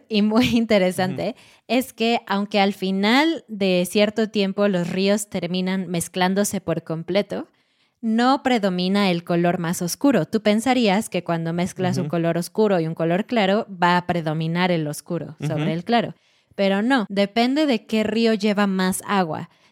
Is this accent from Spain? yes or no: no; Mexico; moved away as an adult; siendo mexicana y habiendo vivido en México por 27 años